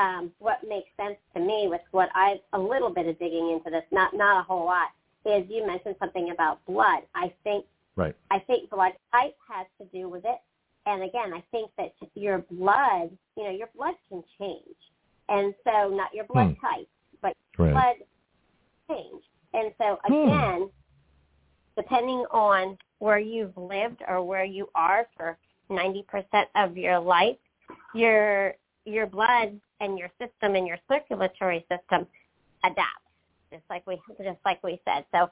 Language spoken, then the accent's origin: English; Pennsylvania, United States; I grew up in Pennsylvania compared to North Carolina.